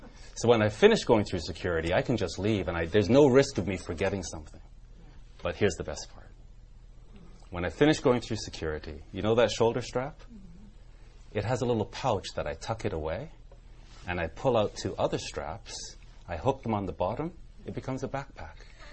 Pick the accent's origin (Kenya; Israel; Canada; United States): Canada; He's not a president for Canada. I'm a Canadian. There are decisions that he's making that are not great for Canada.